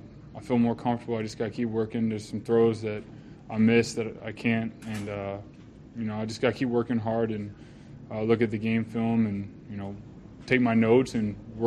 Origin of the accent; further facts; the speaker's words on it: Austin, Texas, United States; born there; I was born in Austin, Texas, and I had some family in the stands